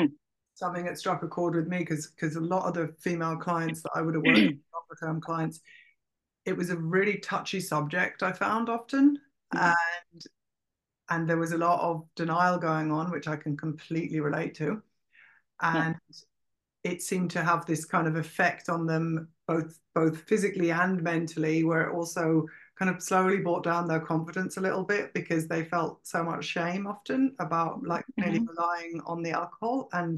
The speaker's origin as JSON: {"language": "English", "country": "Ireland", "said": "And I think that I'm Irish, so it's nearly like the opposite to your"}